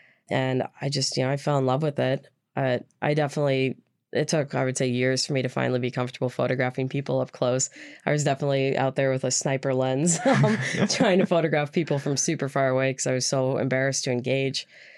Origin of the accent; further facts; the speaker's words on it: Alaska, United States; I grew up on the Upper Hillside and, you know, was maybe a little bit bougie growing up, and moving completely across town, it's really changed my perspective on Alaska